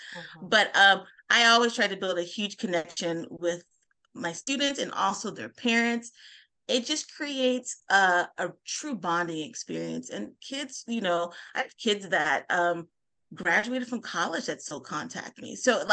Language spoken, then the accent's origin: English; California, United States; Okay. Well, again, as Sarah said … I am from Southern California. I recently just left the classroom after 20 plus years.